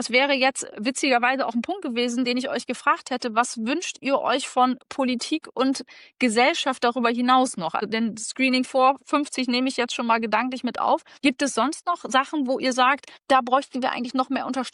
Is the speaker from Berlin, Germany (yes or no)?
no; Lower Saxony, Germany; Und ich würde jetzt einfach mal als stolze Friesin behaupten